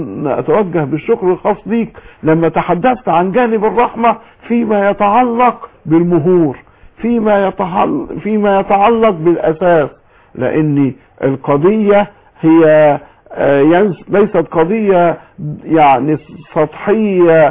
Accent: Egypt; انا اتحدث عن بلدنا مصر

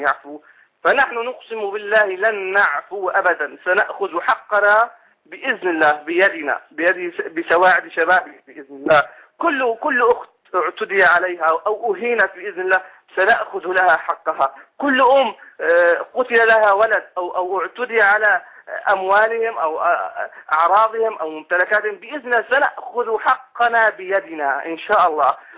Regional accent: Syria; نحن شعب سوري في بلاد الشام

